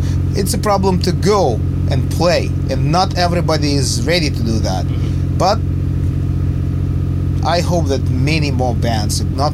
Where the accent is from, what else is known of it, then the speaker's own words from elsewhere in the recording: Donetsk Oblast, Ukraine; we come from the east of Ukraine, mm-hmm. we come from the Donetsk region, which is now an area of military conflict.